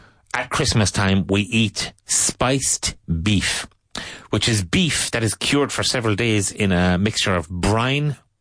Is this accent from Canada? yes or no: no; Cork, Munster, Ireland; Which is my hometown.